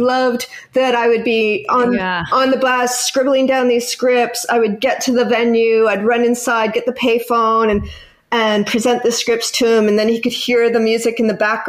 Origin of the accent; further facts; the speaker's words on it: London, Ontario, Canada; also born or lived in Toronto; I moved to Toronto and I was living in Toronto the whole time. I'm from London, Ontario. Yes, there's another London.